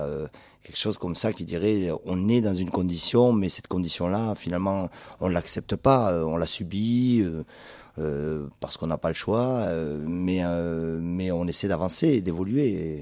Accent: Béjaïa, Béjaïa Province, Algeria; Nous, on est plutôt de Béjaïa, mais enfin, c'est un coin qu'on connaît.

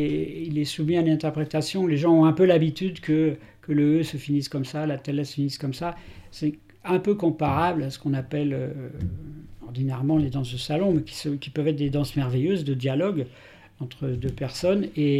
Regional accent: Brittany, France; puisqu'on est breton

